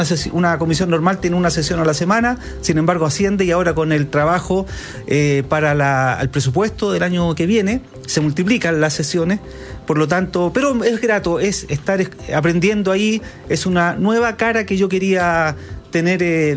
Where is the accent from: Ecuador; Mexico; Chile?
Chile; San Miguel, Santiago Metropolitan Region; Yo nací en San Miguel. Sí, po. Ya cuando me casé, los primeros años viví en San Miguel, después salí, pero toda la vida en el distrito.